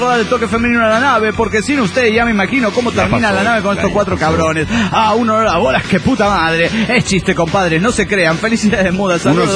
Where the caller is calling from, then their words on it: Nezahualcóyotl, State of Mexico, Mexico; de Nezahualcóyotl, México.